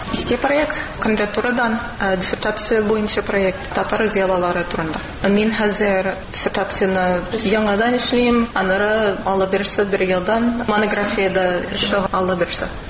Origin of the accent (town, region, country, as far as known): Los Angeles, California, United States; Tatar is a second language